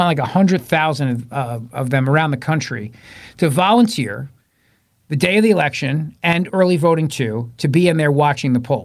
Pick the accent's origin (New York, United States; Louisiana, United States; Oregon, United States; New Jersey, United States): New Jersey, United States; Listen, I grew up in Jersey politics. I know cheating.